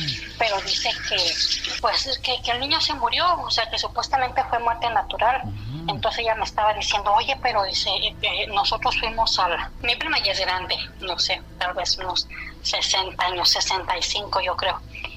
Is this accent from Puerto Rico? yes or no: no; Mexico City, Mexico; nosotros ya nos fuimos para la ciudad. Bueno, siempre vivimos en la ciudad, nacimos en el DF, pero mi mamá es de acá del estado de Querétaro.